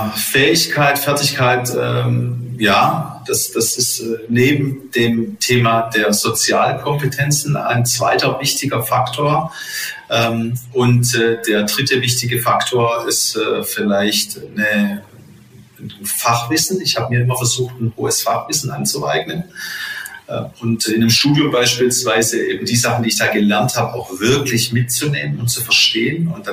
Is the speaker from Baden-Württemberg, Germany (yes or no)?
yes; Stuttgart, Baden-Württemberg, Germany; in Stuttgart und wo ich groß geworden bin.